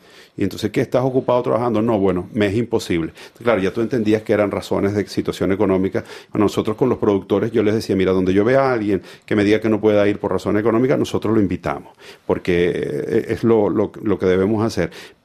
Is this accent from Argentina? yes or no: no; Venezuela; somos venezolanos